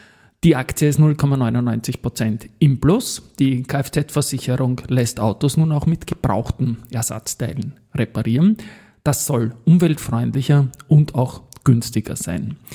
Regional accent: Austria; das ist ja bei uns in Österreich der Unterschied mit den Dividenden

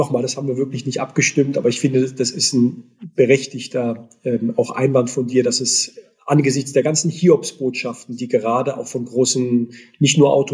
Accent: Heidelberg, Baden-Württemberg, Germany; in meiner Heimat in Heidelberg vor wenigen Wochen.

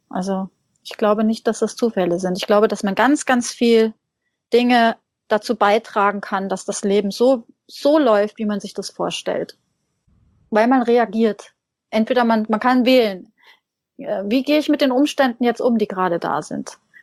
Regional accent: Hesse, Germany; ich bin in einem kleinen, sehr kleinen Dorf aufgewachsen in Hessen. Ich glaube 300 Einwohner waren das damals.

